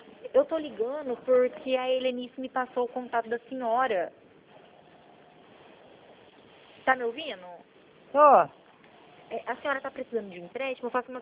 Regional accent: Cornélio Procópio, Paraná, Brazil; Eu sou daqui de Cornélio mesmo, aqui do Calçadão.

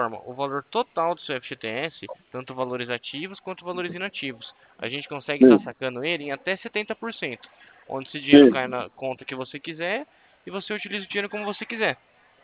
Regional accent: São Paulo, Brazil; eu sou aqui do interior de São Paulo, tá?

